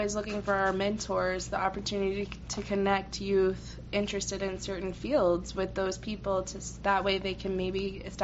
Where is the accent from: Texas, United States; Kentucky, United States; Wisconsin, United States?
Texas, United States; Leander; I grew up outside Austin in Leander.